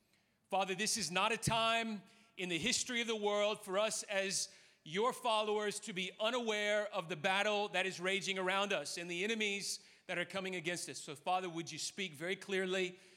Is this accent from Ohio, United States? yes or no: no; Memphis, Tennessee, United States; I'm from Memphis, Tennessee. Grew up in Tennessee, lived in Memphis for 25 years. My claim to fame is I never once visited Graceland.